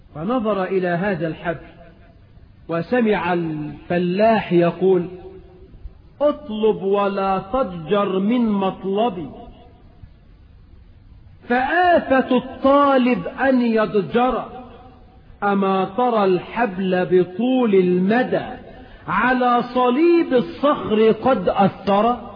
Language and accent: Arabic; Egypt; احنا عندنا في مصر امثال تكسر المقاديف